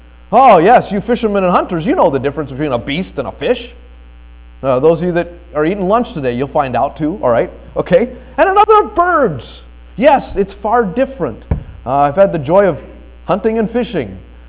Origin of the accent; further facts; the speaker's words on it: Colorado, United States; born there; Folks, I was born in the Colorado Rockies.